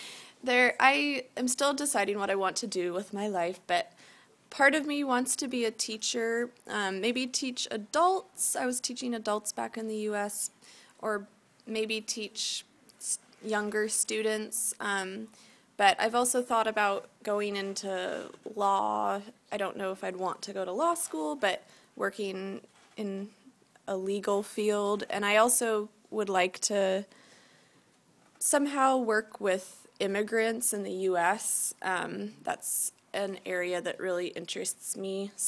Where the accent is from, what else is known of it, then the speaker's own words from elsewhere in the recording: Seattle, Washington, United States; I'm from Seattle in the United States. Seattle is, as you probably know, a city in the northwest corner in Washington State, not Washington, D.C., the other coast. And I was born in Seattle and have lived in Seattle for my whole life